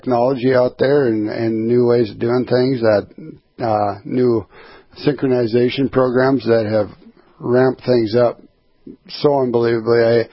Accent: Twin Valley, Minnesota, United States; I grew up in Twin Valley, Minnesota, and it was my 7th and 8th grade basketball coach ended up posting some stuff on the NDSU website

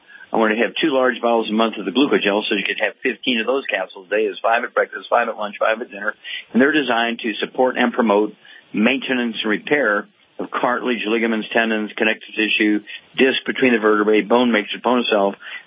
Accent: Missouri, United States; Let's go out to the Midwest, to my home state, Missouri.

